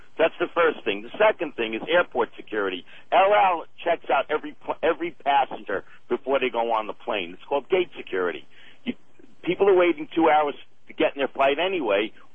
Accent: Brooklyn, New York, United States; I'm American. I'm a Jewish-born Brooklyn-American, progressive.

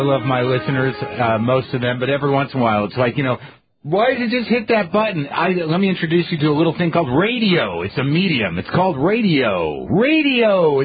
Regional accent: Albuquerque, New Mexico, United States; I talked to a guy interviewing me from Albuquerque, my home state, this guy from the free paper, the cool hipster paper.

